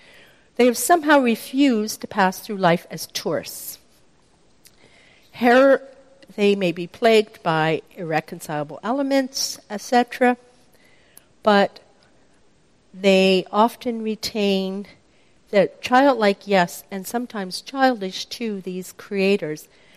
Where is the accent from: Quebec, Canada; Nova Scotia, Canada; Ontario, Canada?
Nova Scotia, Canada; also born or lived in Newfoundland; And I was born in Newfoundland, grew up in Nova Scotia, and was like connecting to some sense of self.